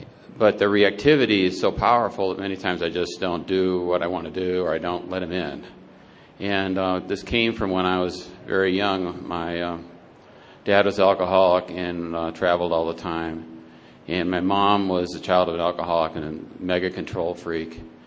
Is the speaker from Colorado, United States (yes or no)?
yes; Denver, Colorado, United States; from Denver.